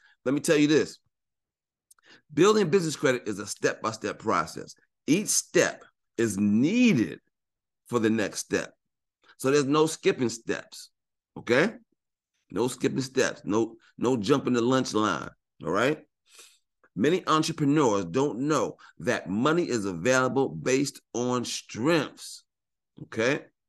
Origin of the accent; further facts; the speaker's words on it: New York, United States; I was born and raised in New York.